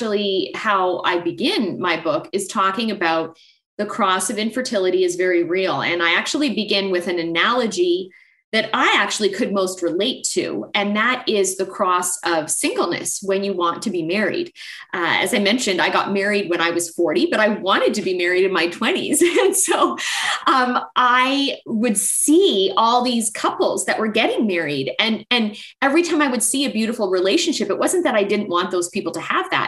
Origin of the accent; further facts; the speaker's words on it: Canada; as a Canadian, the population in Canada is about 35 to 40 million.